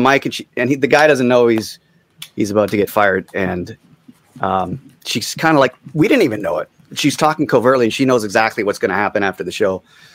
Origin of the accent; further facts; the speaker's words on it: Vancouver, British Columbia, Canada; And but the thing was, in Vancouver, that was my hometown at the time, or it had been. So I was planning on visiting with all my friends